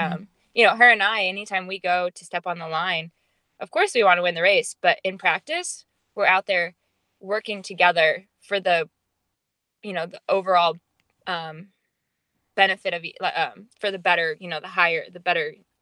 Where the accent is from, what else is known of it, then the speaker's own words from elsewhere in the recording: Nixa, Missouri, United States; growing up in Nixa, I was recognized, but just like any other kid is